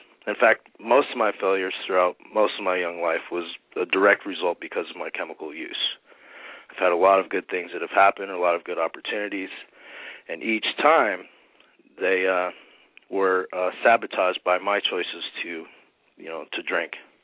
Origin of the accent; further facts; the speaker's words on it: Boston, Massachusetts, United States; born there; I'm a Bostonian at birth, so born in Boston, Massachusetts, but, I have lived all over the country.